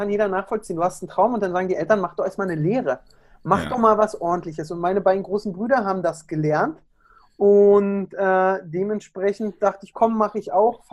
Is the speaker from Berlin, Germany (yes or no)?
yes; Berlin, Germany; born or raised there; accent: Berlin